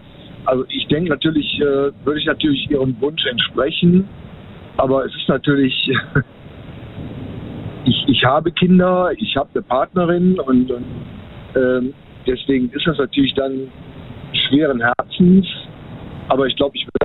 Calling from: Mönchengladbach, North Rhine-Westphalia, Germany; so Richtung Mönchengladbach.

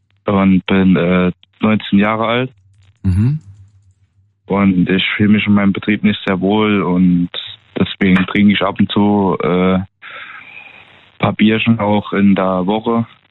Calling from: St. Ingbert, Saarland, Germany; Ich komme aus Weinberg.

